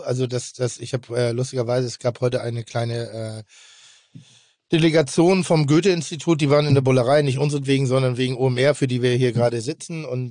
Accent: Pinneberg, Schleswig-Holstein, Germany; Bin dann in Pinneberg groß geworden.

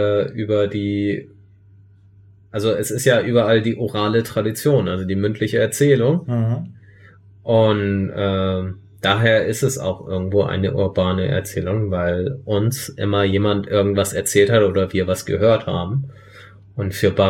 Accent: Germany; ich bin kulturell geprägt. Ich bin Deutscher.

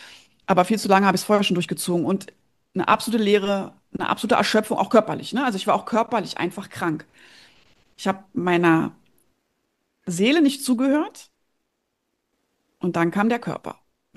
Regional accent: Berlin, Germany; born there; wir haben zu dem Zeitpunkt im Umland von Berlin, also wir sind Berliner gebürtig beide, mein Mann und ich, und haben dann im Umland gewohnt

